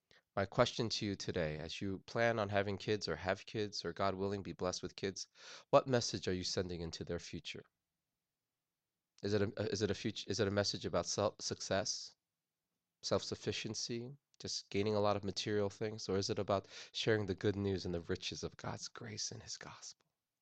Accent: New Jersey, United States; I'm from New Jersey, so we have some hand signals that we use.

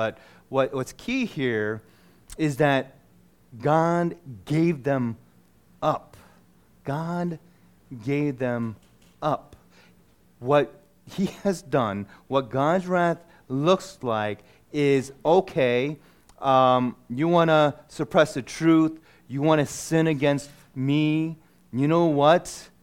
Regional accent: Philadelphia, Pennsylvania, United States; I'm from Philly, and we had this, I don't know how big of a block.

